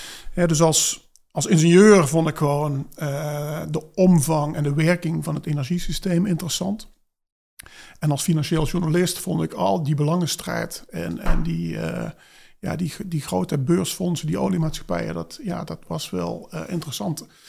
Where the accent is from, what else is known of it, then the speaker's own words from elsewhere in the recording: Limburg, Netherlands; Ik was afgestudeerd bij een softwarebedrijf in Venlo. Dus wel even terug naar de provincie waar ik vandaan kwam.